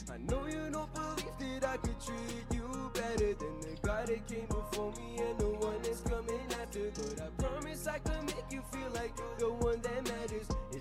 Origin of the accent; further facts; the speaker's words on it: Montreal, Quebec, Canada; I'm from Montreal.